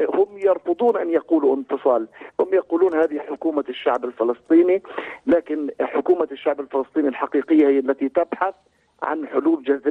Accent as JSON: {"language": "Arabic", "country": "Palestine", "said": "طبعا إحنا يدوبنا مسيطرين كفلسطينيين على 18% من مساحة فلسطين التاريخية"}